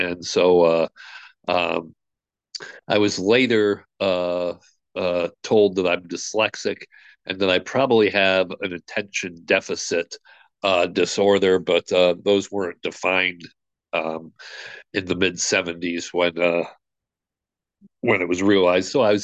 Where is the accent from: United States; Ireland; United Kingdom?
United States; Buffalo, New York; born there; So I'll start off by telling you that I was born in Buffalo, New York, pretty normal coming into this world.